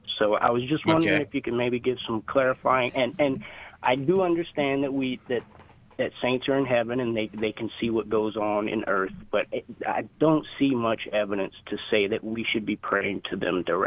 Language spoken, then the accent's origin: English; LaRose, Louisiana, United States; I'm originally from LaRose, Louisiana.